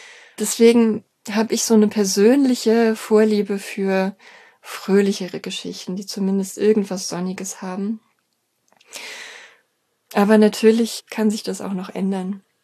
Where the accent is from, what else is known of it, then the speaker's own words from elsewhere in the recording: Berlin, Germany; also born or lived in Erfurt; Ich bin zwar in Erfurt geboren, aber habe meine ersten paar Lebensjahre in Ost-Berlin verbracht, in Marzahn, in einem sogenannten Punkthochhaus.